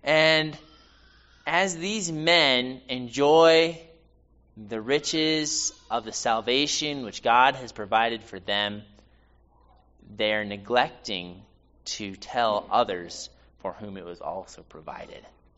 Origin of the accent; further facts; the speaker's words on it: New York City, New York, United States; I'm from New York City, so I don't know much about horses, okay?